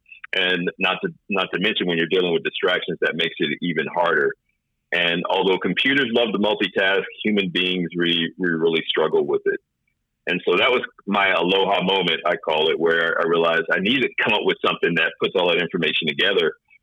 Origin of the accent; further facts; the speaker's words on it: Chicago, Illinois, United States; I'm from Chicago, so lots of people, lots of problems to solve.